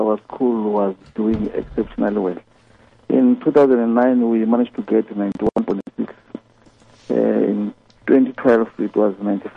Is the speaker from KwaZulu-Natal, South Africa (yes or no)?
no; Limpopo, South Africa; now in Soweto, South Africa; No, I was born and bred in Limpopo.